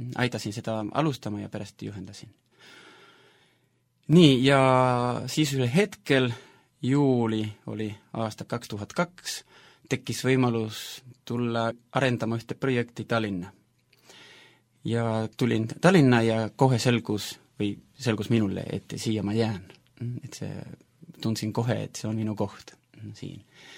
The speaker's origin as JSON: {"language": "Estonian", "region": "Buenos Aires", "country": "Argentina", "tie": "born or raised there", "also_born_or_lived": "Finland", "second_language": "Estonian", "moved": "as an adult", "lives_now": "Estonia", "said": "ma olen sündinud Argentiinas, Argentiina pealinnas, Buenos Airesis. Ja noh, seal elasin 20 aastat. Juhl hetkel otsustasin minna õppima Helsingi ülikooli, ehk koolisin Soome. Elasin Soomes 7 aastat"}